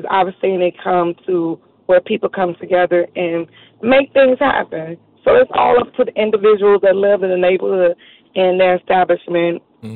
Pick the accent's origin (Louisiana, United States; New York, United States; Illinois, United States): Illinois, United States; Chicago; I'm from Chicago.